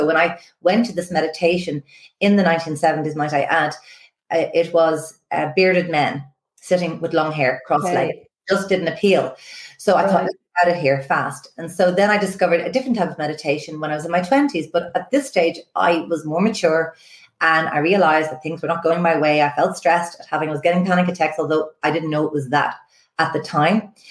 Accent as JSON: {"language": "English", "town": "Dublin", "region": "Leinster", "country": "Ireland", "tie": "born or raised there", "said": "Mountjoy Prison, and I was raised in Phipps, right beside the prison."}